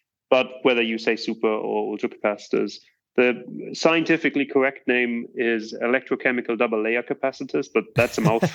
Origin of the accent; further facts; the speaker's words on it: Germany; English is a second language; now in Estonia; That's true. Yeah, I'm originally from Germany. I also studied in Germany. Today I live in Estonia.